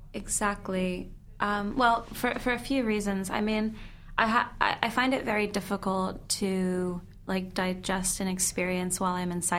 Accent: Los Angeles, California, United States; I grew up in Los Angeles, and I was working in Boston and New York quite a bit.

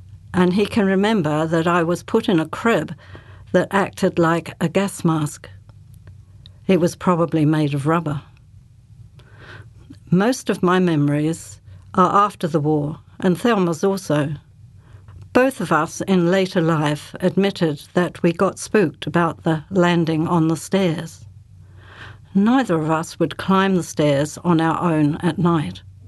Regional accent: New Zealand; I was from New Zealand and was born here

